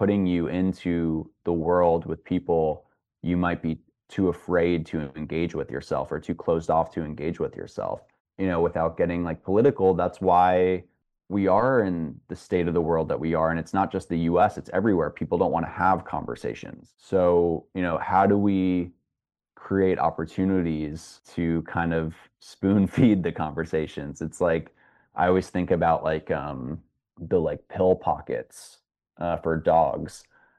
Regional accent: New York City, New York, United States; I had a lot of friends as a New Yorker who went to NYU

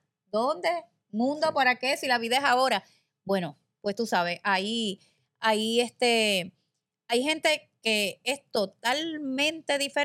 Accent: San Juan, Puerto Rico; now in Aguadilla, Puerto Rico; soy de ciudad. Y lo saben, soy raza de ciudad, nací en San Juan, crecí allá. Vine en una época en mi vida y en una etapa por unas situaciones y empecé a trabajar. Me encantó Aguadilla, me quedé aquí

